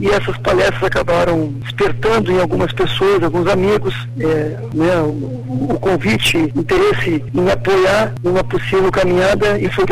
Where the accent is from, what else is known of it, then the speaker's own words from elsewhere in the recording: Alegrete, Rio Grande do Sul, Brazil; born there; Nasci no Alegrete, em terra natal.